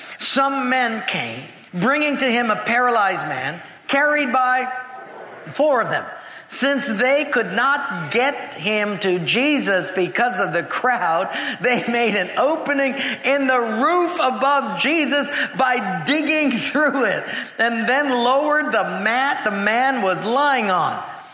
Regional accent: Hawaii, United States; I'm from Hawaii, and we boat or surf a lot.

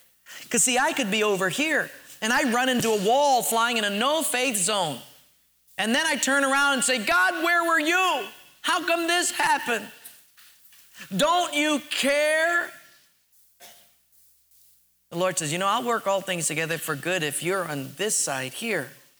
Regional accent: Hilo, Hawaii, United States; now in Honolulu, United States; I remember when we came from Hilo, we moved to Honolulu

